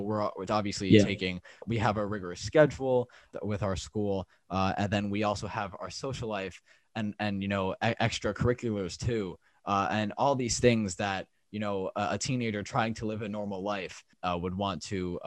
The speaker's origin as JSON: {"language": "English", "region": "Florida", "country": "United States", "said": "We're both from South Florida and we're both juniors in high school."}